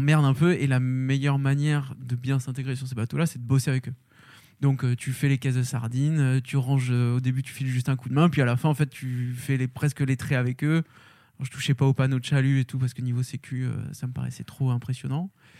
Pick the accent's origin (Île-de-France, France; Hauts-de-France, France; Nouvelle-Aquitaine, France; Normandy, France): Nouvelle-Aquitaine, France; Bordeaux; born there; Donc moi, je suis né à Bordeaux. J'ai un nom breton, mais je ne suis pas du tout breton.